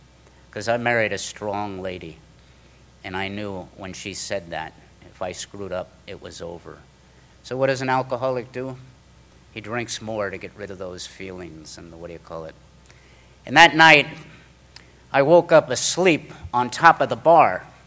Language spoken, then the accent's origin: English; New York City, New York, United States; And I'm from New York City. You don't hold hands with guys, you know.